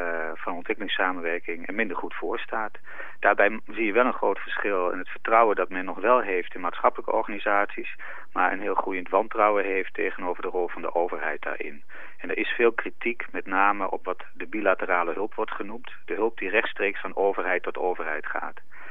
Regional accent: Netherlands; born there; omdat ik het geluk heb dat ik ben geboren in Nederland.

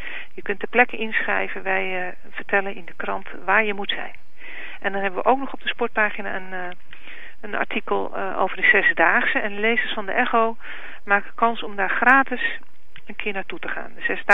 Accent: Amsterdam, North Holland, Netherlands; als Amsterdammer

